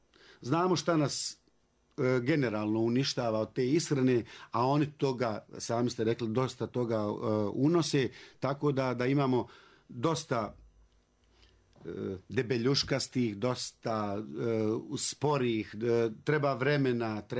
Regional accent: Sanski Most, Federation of Bosnia and Herzegovina, Bosnia & Herzegovina; born there; Ja sam rođen u Sanskom mostu gdje sam imao zaista nastavnike koji su za određene sportove bili vrhunski

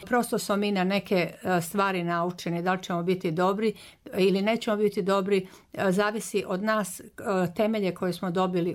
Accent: Zagreb, City of Zagreb, Croatia; now in Banja Luka, Bosnia & Herzegovina; ja sam došla iz Zagreba

